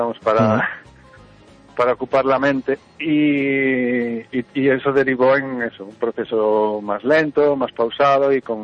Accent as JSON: {"language": "Spanish", "town": "Ferrol", "region": "Galicia", "country": "Spain", "said": "en Ferrol, que es de donde yo soy y es de donde tiene que salir también"}